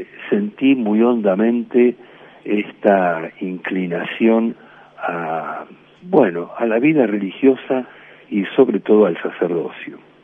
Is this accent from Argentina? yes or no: yes; Florida, Buenos Aires Province, Argentina; yo nací en la capital, en Buenos Aires. Me crié los primeros años en la parte norte de Gran Buenos Aires, en Florida, después otra partecita dentro de mis 2 primeros años de vida en lo que hoy es Luján Porteño, que sería el Bajo Flores